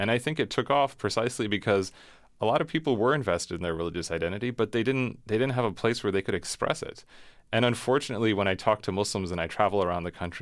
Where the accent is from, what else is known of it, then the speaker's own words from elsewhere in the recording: New England, United States; I was the only brown kid in my school. I grew up in New England, so I'm not trying to say I don't want people to misunderstand me. I grew up in a pretty open-minded, very welcoming place.